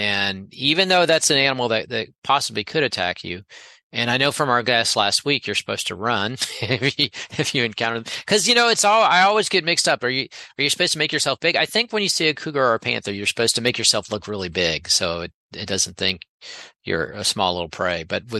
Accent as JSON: {"language": "English", "town": "Gainesville", "region": "Florida", "country": "United States", "tie": "born or raised there", "said": "when I grew up in Gainesville, and when people came to visit us, we went to Lake Alice on the University of Florida campus"}